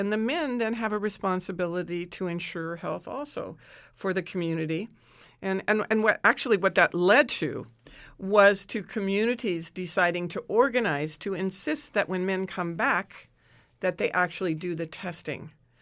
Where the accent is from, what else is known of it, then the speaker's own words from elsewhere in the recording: United States; I was a little concerned because I'm an American.